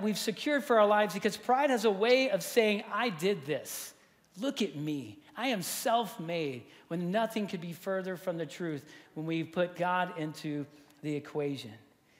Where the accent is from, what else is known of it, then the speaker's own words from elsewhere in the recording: Texas City, Texas, United States; I grew up in Texas City, Texas. You don't get more Texan than that, right? That's where I grew up.